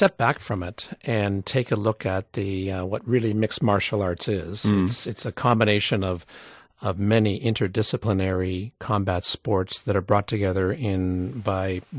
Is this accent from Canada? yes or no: yes; Canada; and I'm a Canadian